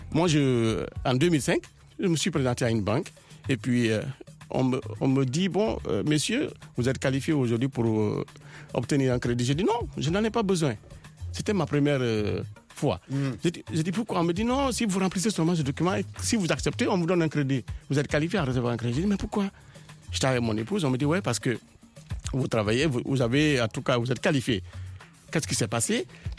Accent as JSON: {"language": "French", "region": "Conakry", "country": "Guinea", "said": "je viens des côtes, je suis de la Guinée, et à Conakry, on a souvent des vents violents, on a souvent des pluies torrentielles."}